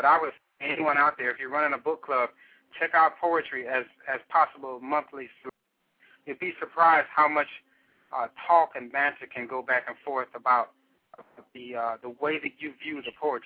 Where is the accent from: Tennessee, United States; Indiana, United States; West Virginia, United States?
Indiana, United States; Gary; I was born and raised in Gary, Indiana, and have lived here just about all my life in and outside of Northwest Indiana.